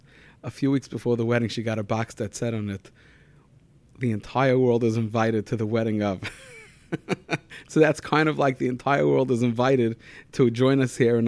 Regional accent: Brooklyn, New York, United States; I grew up in Brooklyn, Bensonhurst, right over the Verrazano Bridge.

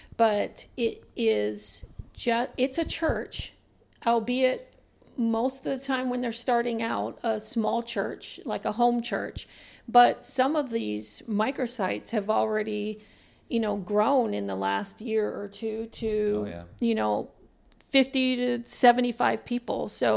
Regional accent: Hawaii, United States; moved away as an adult; I was born in Hawaii and spent a good 30 years of my life in Hawaii before moving to what we call the mainland. It's the continental U.S.

